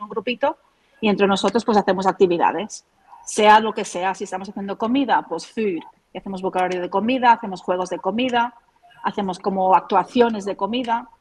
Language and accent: Spanish; Australia; now in El Prat de Llobregat, Spain; Yo vengo de Australia, aunque no lo suene, pero sí, vengo de Australia.